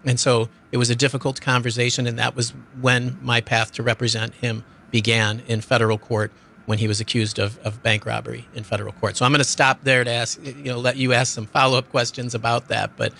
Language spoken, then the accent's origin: English; Chicago, Illinois, United States; So I was able to go to Chicago. That's my hometown.